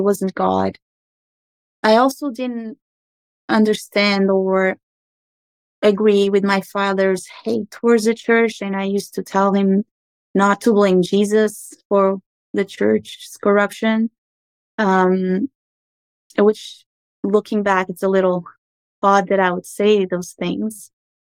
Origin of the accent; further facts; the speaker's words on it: Angola; English is a second language; also born or lived in Portugal; So, I do grow up in Angola as well. I was born in Portugal, but I was just born there.